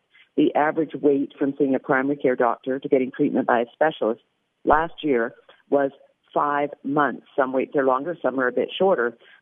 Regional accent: Canada; As I might have mentioned before, I am Canadian. I grew up under single payer.

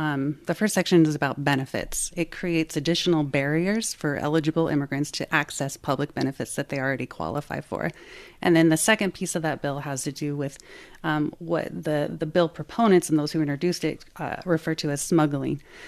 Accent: Iowa, United States; And it has been, like I said, I grew up in Iowa and it has been this way for a long time.

